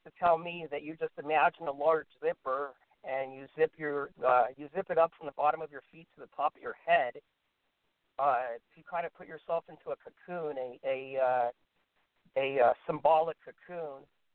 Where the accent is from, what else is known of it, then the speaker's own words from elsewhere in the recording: Salem, Massachusetts, United States; I came from Salem, Massachusetts.